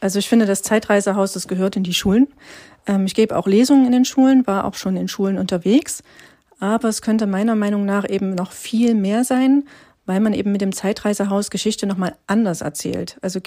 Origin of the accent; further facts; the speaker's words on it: Germany; Ich bin in der DDR groß geworden